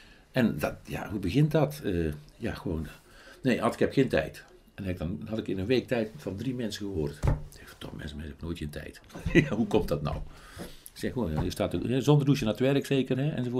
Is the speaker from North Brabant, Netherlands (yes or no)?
yes; Heeswijk-Dinter, North Brabant, Netherlands; also born or lived in Tilburg / Vught; geboren en getogen in Heeswijk-Dinter. Ik ben een Heeswijkenaar. En van heel mijn leven heb ik 6 jaar ergens anders gewoond. 1 jaar in Tilburg en 5 jaar in Vught. En anders altijd hier, lekker in Heeswijk.